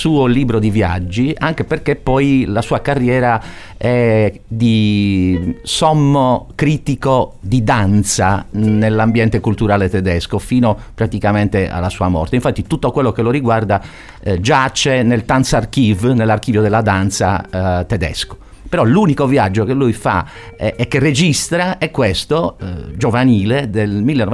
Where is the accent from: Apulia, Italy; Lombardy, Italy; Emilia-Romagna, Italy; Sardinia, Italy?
Sardinia, Italy; Cagliari; È, lo dico da cagliaritano, uno squarcio su Cagliari